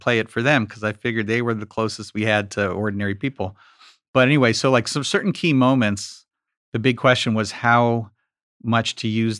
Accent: New York, United States; it was sort of based on me growing up in New York.

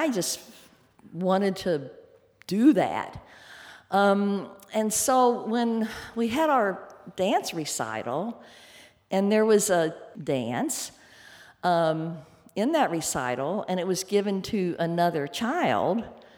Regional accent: Louisville, Kentucky, United States; I grew up in Louisville, Kentucky, and in my generation, gently reared young ladies were treated to tap and ballet lessons by their parents.

